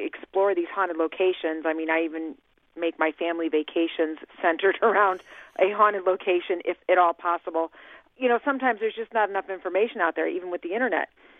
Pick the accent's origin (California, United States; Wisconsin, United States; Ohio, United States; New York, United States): Ohio, United States; I think I'm a little bit biased because I am from Ohio. I'm from the North Coast, as they call it here.